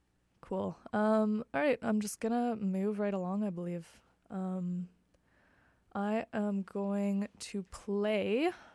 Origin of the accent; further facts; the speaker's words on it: Ontario, Canada; I am originally from Ontario and I've been out in Western Canada for a while now